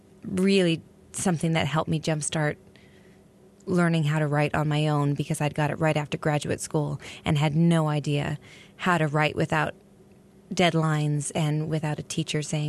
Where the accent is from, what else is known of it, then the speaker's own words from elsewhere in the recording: Sonoma, California, United States; now in Brooklyn, United States; As I live in Brooklyn, but I often go home to my hometown, Sonoma, California, and my mother is a caretaker on a 40-acre horse ranch.